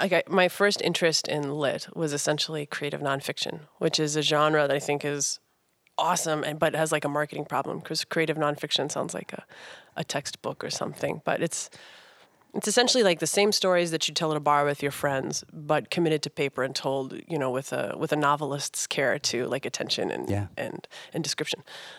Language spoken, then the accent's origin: English; Minnesota, United States; Is that because I'm just from Minnesota that I know?